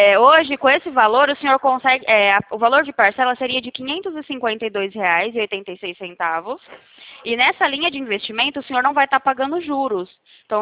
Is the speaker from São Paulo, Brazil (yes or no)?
yes; Sumaré, São Paulo, Brazil; Eu sou da cidade de Sumaré